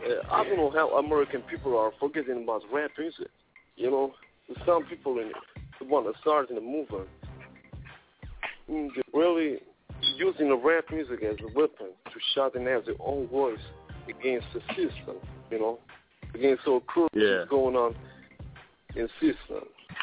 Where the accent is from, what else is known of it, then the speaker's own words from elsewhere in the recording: Iran; Yo, I'm from Iran.